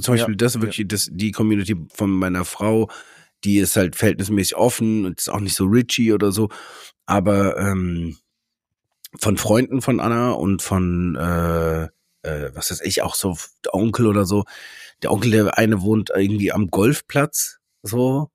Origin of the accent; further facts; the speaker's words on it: Hanau, Hesse, Germany; Ich bin ja nochmal anders groß geworden. Heißt, ich war früher in Hanau, also ich komme ja aus der Nähe von Hanau, ne?